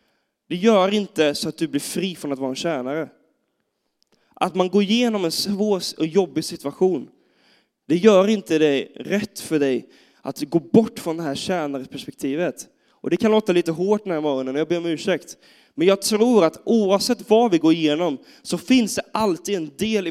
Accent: Gothenburg, Västra Götaland County, Sweden; jag är pastor, jag är från Göteborg.

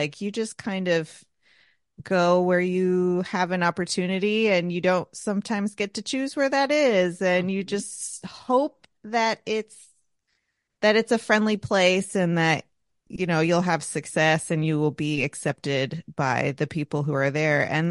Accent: Connecticut, United States; Like I'm from Connecticut, obviously, and Becky's from Michigan.

